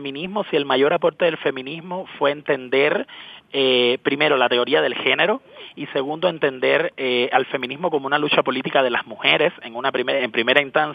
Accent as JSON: {"language": "Spanish", "country": "Cuba", "tie": "born there", "moved": "yes", "said": "porque yo nací en Cuba, ¿no?"}